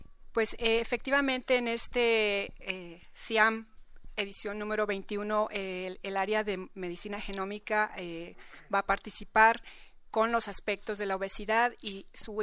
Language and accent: Spanish; Mexico; aquí del occidente de México, es que la ancestría